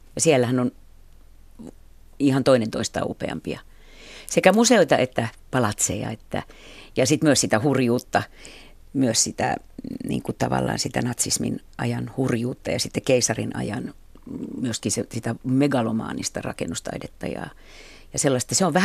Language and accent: Finnish; Helsinki, Uusimaa, Finland; muutin Kirkkokadulta sitten omilleni. Niin se Kruununhaka muutenkin kaupungin osana on tärkeä